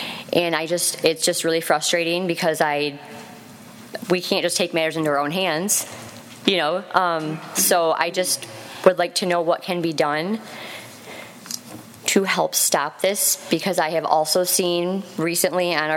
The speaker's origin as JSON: {"language": "English", "town": "New Lothrop", "region": "Michigan", "country": "United States", "tie": "born or raised there", "said": "because I grew up in New Lothrop, and I grew up coming out here to Owosso and visiting here my whole life"}